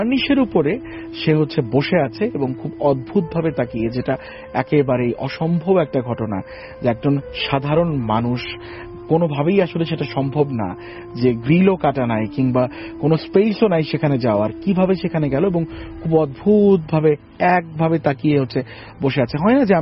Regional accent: Comilla, Chittagong Division, Bangladesh; ভাই আমার নিজের বাড়ি কুমিল্লা।

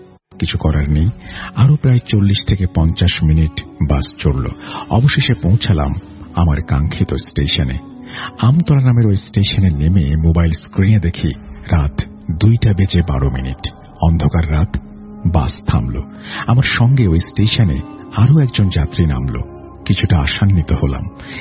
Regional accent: Barisal Division, Bangladesh; আমার গ্রামের বাড়ি পিরোজপুর জেলার মধ্যে, আমি যেখানে নেমেছি সেটা বাগেরহাট জেলার মধ্যে পড়েছে। এখন থেকে 3 কিলোমিটার পর আমার জেলার সীমানা।

